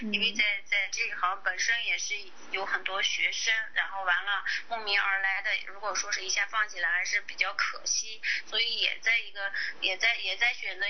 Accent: Jiuquan, Gansu, China; 在你也知道我是甘肃人啊

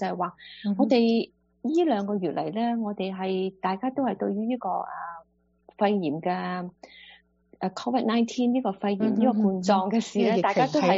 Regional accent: United States; 我哋其實我哋美國人真係應該要好團結咯。

